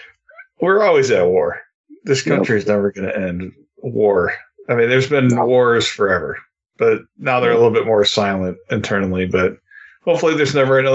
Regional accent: New York, United States; now in Texas, United States; I live in Texas now. They're like blown away when they hear I'm from New York

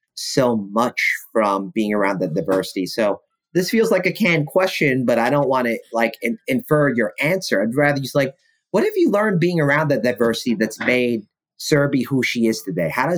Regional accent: Queens, New York, United States; also born or lived in Brooklyn, United States; I was born in Brooklyn, but I only spent most of kindergarten there. I spent a lot of my foundational time in South Ozone Park, Queens.

